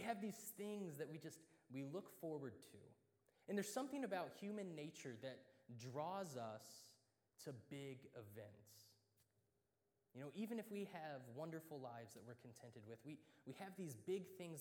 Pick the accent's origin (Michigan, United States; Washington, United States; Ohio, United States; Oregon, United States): Ohio, United States; Columbus; So I grew up in Columbus, Ohio State football.